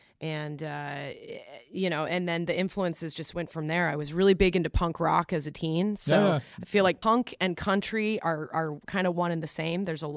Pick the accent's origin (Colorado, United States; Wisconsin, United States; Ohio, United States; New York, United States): Colorado, United States; So I grew up actually in Colorado, and I was playing a lot when I was a teen in the Denver scene back in the late 90s.